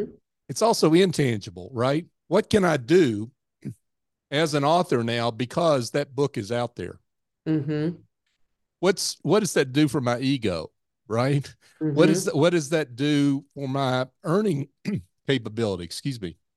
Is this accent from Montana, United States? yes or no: no; Tennessee, United States; I grew up in Tennessee. We're the ones that got Texas started.